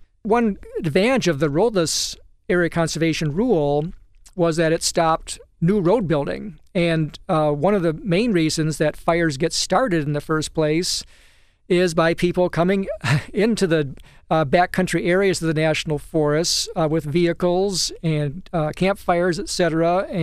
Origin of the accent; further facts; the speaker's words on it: Saginaw, Michigan, United States; Yeah, well, you know, I grew up in Michigan, a town called Saginaw. And when I was growing up, there were certainly not very many forests around. It was a farming community mostly, and General Motors was building cars there.